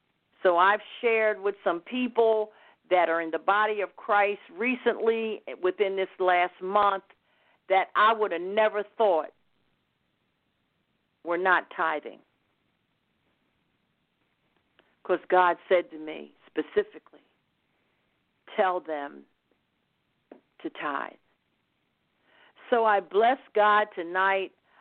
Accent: Philadelphia, Pennsylvania, United States; particularly Philadelphia, Pennsylvania, that is my hometown.

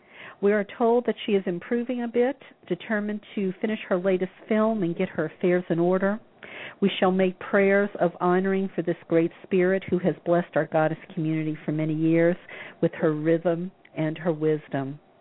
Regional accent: Deep South, United States; I know from where she comes. I grew up in the Deep South. I definitely know racism.

